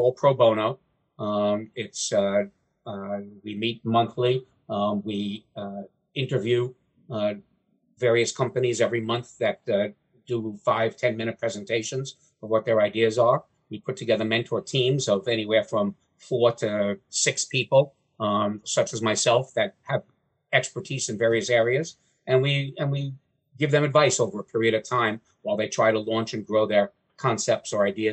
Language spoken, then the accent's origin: English; New York, United States; also born or lived in Atlanta; now in Wilmington, United States; where I grew up in New York was on the coast. So I missed that.